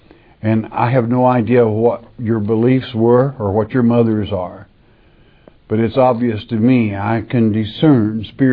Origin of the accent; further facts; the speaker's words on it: Ireland; now in United States; just like I would be called an Arkansan because I live in Arkansas. But I'm an Irishman